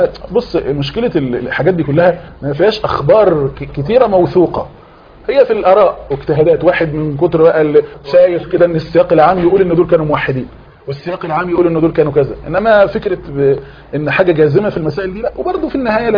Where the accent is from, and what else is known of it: Egypt